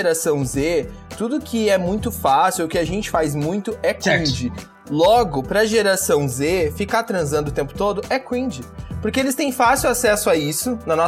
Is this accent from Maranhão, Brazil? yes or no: no; São Paulo, Brazil; born there; Eu sou urbano, gente. Nasci em Sampa, meu.